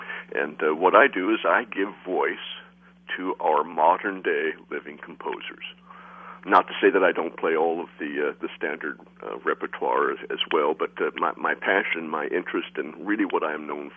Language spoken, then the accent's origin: English; Iowa, United States; Well, I'm from Iowa originally.